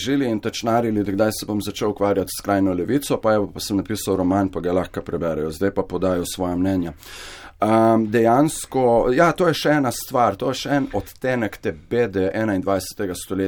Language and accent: Slovenian; Ilirska Bistrica, Littoral–Inner Carniola, Slovenia; jaz sem iz Ilirske Bistrice